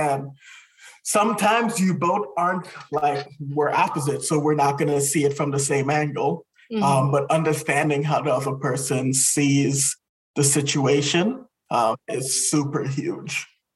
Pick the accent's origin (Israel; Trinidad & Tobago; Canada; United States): Trinidad & Tobago; like for me being Trinidadian, I am very passionate when I speak.